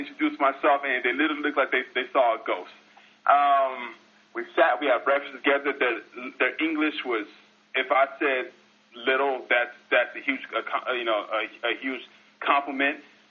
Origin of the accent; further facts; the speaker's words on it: Las Vegas, Nevada, United States; Well, I'm based out of my hometown, Las Vegas, Nevada, the live entertainment capital of the world.